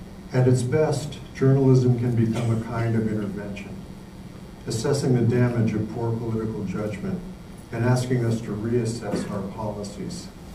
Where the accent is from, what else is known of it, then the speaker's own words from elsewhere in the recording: New Mexico, United States; now in New York, United States; I came to New York from New Mexico in 1980.